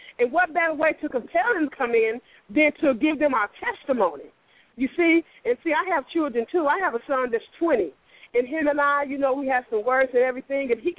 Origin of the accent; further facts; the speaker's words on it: Chicago, Illinois, United States; now in Atlanta, United States; I'm originally from Chicago, just as the young lady said, but I'm living in Atlanta.